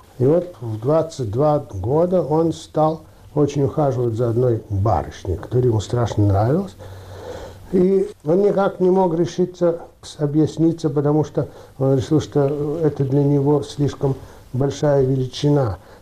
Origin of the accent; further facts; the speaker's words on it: Kyiv, Ukraine; born there; Я родился в Киеве. Все дети родились в Киеве.